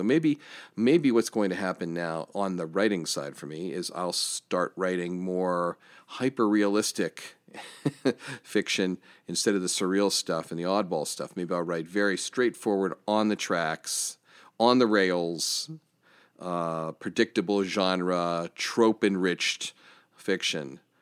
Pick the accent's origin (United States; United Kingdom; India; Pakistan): United States; Johnstown, Pennsylvania; we're not under a stay-at-home yet here in my hometown of Johnstown, PA